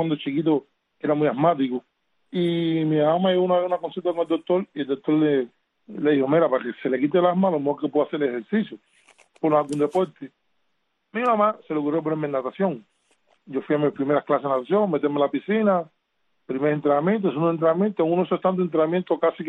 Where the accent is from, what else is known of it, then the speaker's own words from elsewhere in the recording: Santa Clara, Villa Clara, Cuba; bueno, sí, soy oriundo de Santa Clara